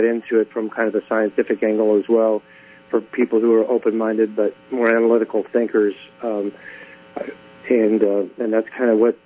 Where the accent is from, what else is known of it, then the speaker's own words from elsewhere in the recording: Phoenix, Arizona, United States; And we lived in Scottsdale, Arizona, I'm from Phoenix.